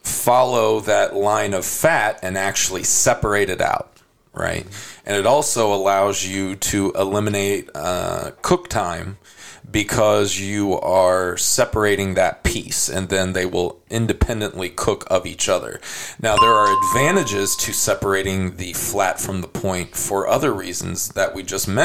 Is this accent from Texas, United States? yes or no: yes; San Antonio, Texas, United States; because Bollner's I grew up with in San Antonio.